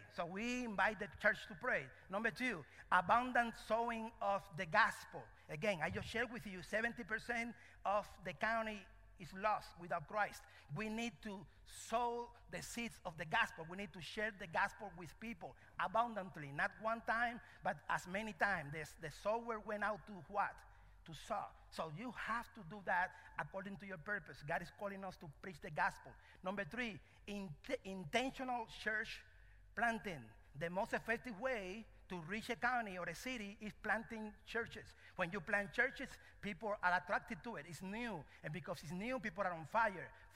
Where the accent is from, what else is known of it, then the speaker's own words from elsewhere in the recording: Cuba; English is a second language; now in United States; So, translation, I'm from Cuba. Hello, I'm Cuban, so I'm here as a missionary